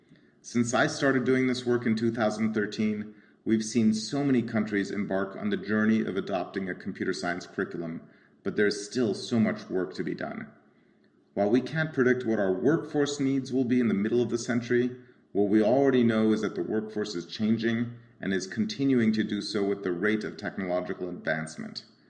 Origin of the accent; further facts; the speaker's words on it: Tehran, Tehran Province, Iran; English is a second language; now in United States; I grew up in Tehran, Iran during the Iran-Iraq War. And when my family came to the United States as an immigrant, my family was poor. I was learning a new language and a culture.